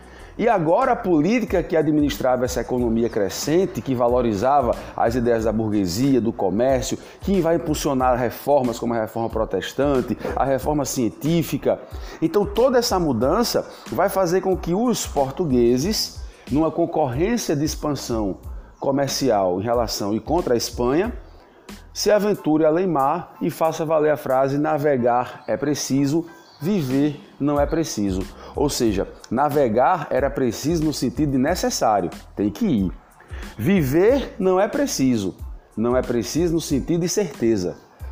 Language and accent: Portuguese; João Pessoa, Paraíba, Brazil; Ó, eu sou aqui da Paraíba, João Pessoa.